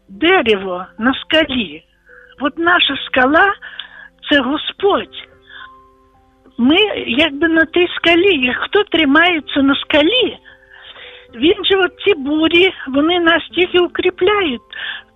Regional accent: Volyn Oblast, Ukraine; я з Волині

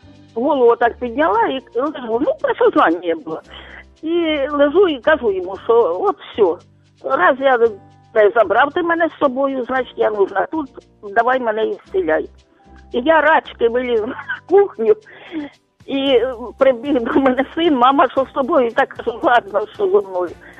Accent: Dnipro, Dnipropetrovsk Oblast, Ukraine; Я з Дніпропетровська.

